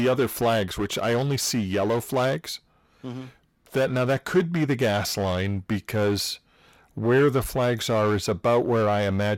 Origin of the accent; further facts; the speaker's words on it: New England, United States; I'm from New England, and we don't pronounce things quite right. We say wicked a lot, too.